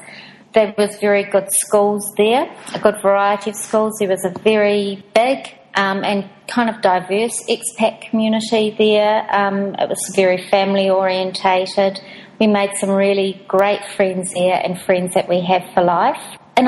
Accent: New Zealand; I'm a New Zealander and I could go to Australia as an expat.

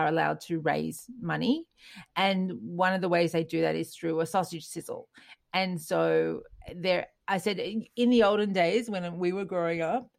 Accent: Australia; We grew up in Australia. We live there.

